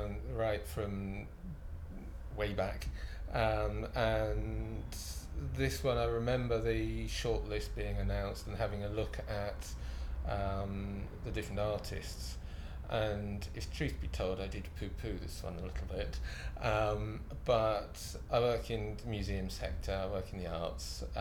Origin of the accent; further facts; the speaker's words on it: Sheffield, Yorkshire and the Humber, United Kingdom; I'm 44 and I'm from Sheffield.